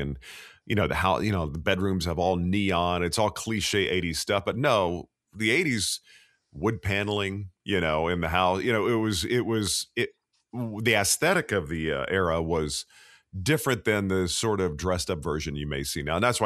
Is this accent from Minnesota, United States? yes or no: no; Dallas, Texas, United States; I grew up in the Dallas area